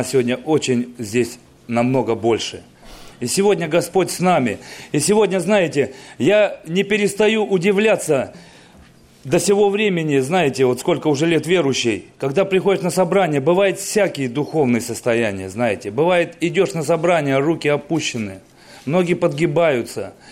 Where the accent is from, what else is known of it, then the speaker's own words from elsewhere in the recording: Rubtsovsk, Altai Krai, Russia; Но мы из Рубцовска приехали в гости.